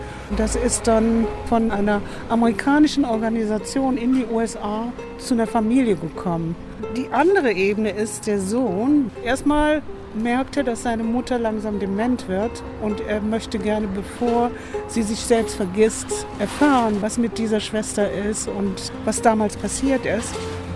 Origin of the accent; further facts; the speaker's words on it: Aachen, North Rhine-Westphalia, Germany; Ich komme aus Aachen, bin ehemalige Lehrerin für Sonderpädagogik